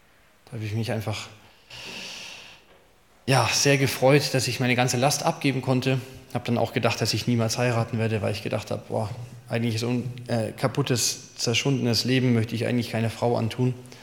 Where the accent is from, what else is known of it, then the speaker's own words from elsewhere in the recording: Creußen, Bavaria, Germany; ich komme aus der Nähe von Bayreuth. Kreußen würde jetzt keinem wahrscheinlich was sagen.